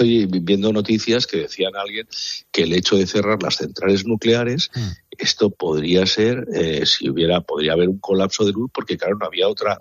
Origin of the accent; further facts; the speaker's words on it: Madrid, Community of Madrid, Spain; A mí esto me ha pillado en Sevilla a las 12:30, dentro del Corte Inglés, que se ha ido a la luz, y claro, pensé, yo soy de Madrid